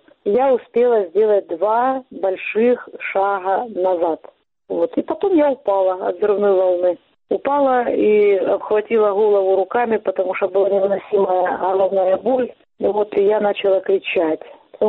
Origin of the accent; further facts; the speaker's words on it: Donetsk, Donetsk Oblast, Ukraine; Пришла война в мой родной город, в мой дом. Вот я, конечно, тоже не осталась в стороне. Я всегда везде открыто говорила, что для меня одна родина Украина, и что Донецк – это Украина.